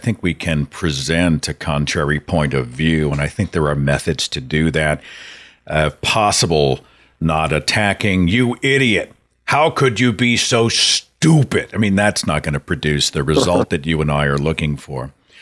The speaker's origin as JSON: {"language": "English", "region": "Oklahoma", "country": "United States", "tie": "born or raised there", "said": "I feel very alone sometimes in my home state of Oklahoma."}